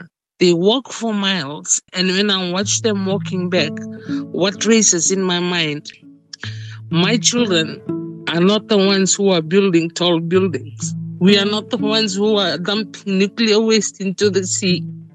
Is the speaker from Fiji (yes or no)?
yes; Nazula, Western Division, Fiji; I am from Nazula village in Yasawa, Fiji.